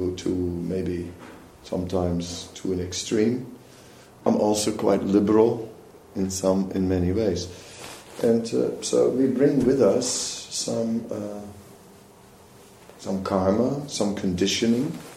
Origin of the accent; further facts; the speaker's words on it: Netherlands; English is a second language; For example, well, I'm from the Netherlands, and therefore I'm individualistic, right?